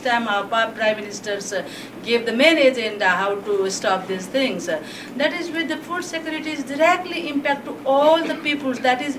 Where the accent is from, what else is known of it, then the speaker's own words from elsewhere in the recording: Nepal; I'm from Nepal.